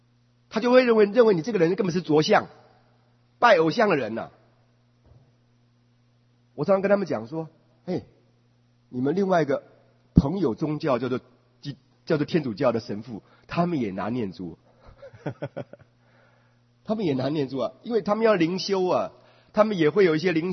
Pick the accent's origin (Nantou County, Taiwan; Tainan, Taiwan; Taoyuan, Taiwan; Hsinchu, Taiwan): Taoyuan, Taiwan; Daxi; now in Taipei, Taiwan; 我是台湾人，然后呢我们两个都共同搬到台北